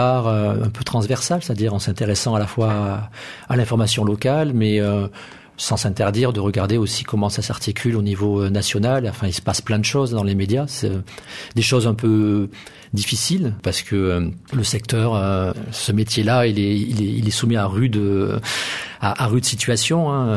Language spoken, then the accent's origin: French; Sète, Occitanie, France; Moi, je suis originaire plutôt du côté de Sète. Hein. J'ai grandi à Sète, donc dans l'Hérault.